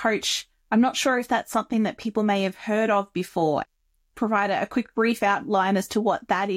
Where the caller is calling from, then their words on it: Canberra, Australian Capital Territory, Australia; I'm actually joining you all the way from Canberra in Australia.